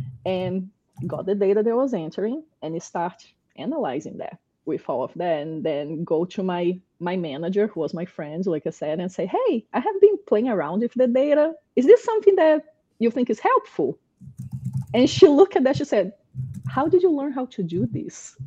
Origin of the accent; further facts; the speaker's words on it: Brazil; English is a second language; moved away as an adult; now in United States; I'm a dentist in my country. I'm from Brazil. I'm a dentist there. Came to the US, ended up in dental hygiene.